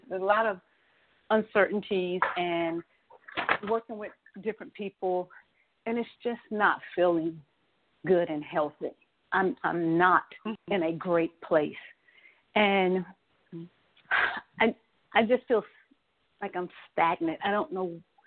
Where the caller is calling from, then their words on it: Atlanta, Georgia, United States; I'm calling from Atlanta, Georgia.